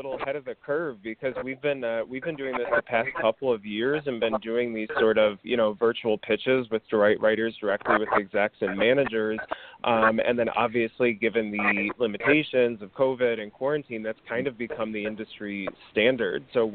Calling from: Los Angeles, California, United States; I am in Highland Park, Los Angeles.

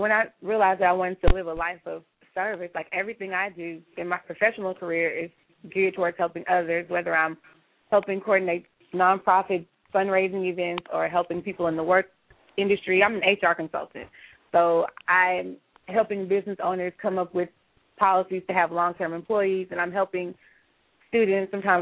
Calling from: Houston, Texas, United States; It's my first time tuning in. I'm calling from Houston

